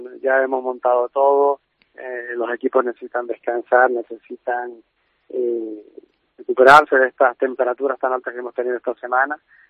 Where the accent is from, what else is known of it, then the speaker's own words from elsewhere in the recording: Canary Islands, Spain; Bueno, yo soy defensor absoluto de nuestras islas. Hemos sido embajador de ellas durante muchísimos años trabajando lo que es la marca Islas Canarias